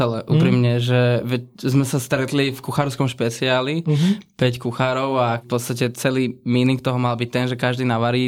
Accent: Bratislava, Bratislava Region, Slovakia; also born or lived in Denmark; Nie, ja som Záhorák, čiže okay. Zo Záhoru som. Pôvodom, narodený v Bratislave, ale tam som vlastne žil do 18 rokov, potom som sa presťahoval na 7 rokov do Dánska a teraz som naspäť tu v Bratislave.

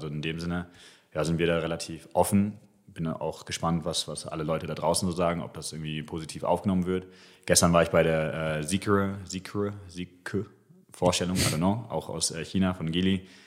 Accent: Munich, Bavaria, Germany; Als Münchner super.

